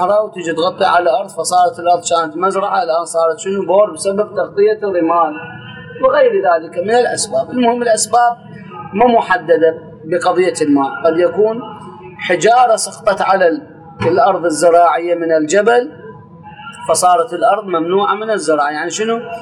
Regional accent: Iraq; احنا عندنا بالعراق صحراء غربية

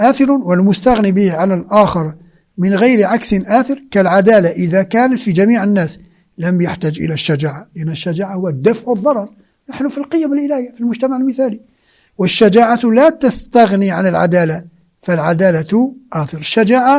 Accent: Algeria; وكنت أنا من الجزائر

